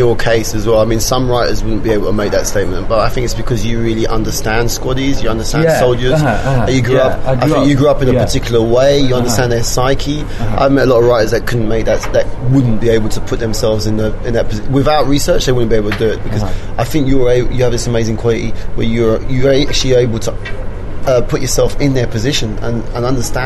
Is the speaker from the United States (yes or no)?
no; London, United Kingdom; also born or lived in France; But I'm French born, London. I'm a Londoner. We spoke French at home.